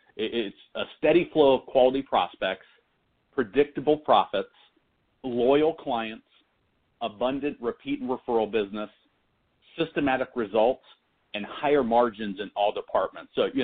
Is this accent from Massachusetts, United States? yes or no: no; Nebraska, United States; I got into the finance world I'm from Nebraska originally.